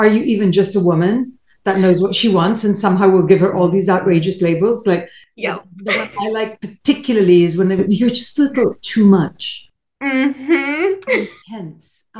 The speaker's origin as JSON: {"language": "English", "country": "United Kingdom", "said": "I'm British."}